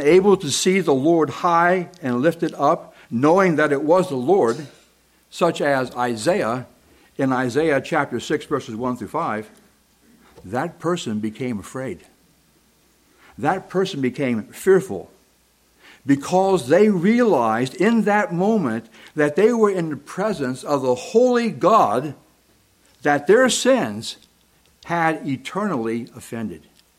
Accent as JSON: {"language": "English", "region": "Ohio", "country": "United States", "moved": "yes", "lives_now": "Florida, United States", "said": "When I first came to Florida back in 1974, I was used to, in my home state of Ohio, having storms."}